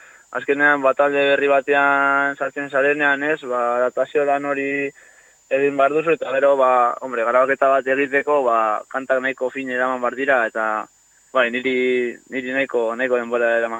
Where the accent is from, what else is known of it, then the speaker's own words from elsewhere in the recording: Orduña, Basque Country, Spain; ni Urduñakoa naiz, alboko herri batekoa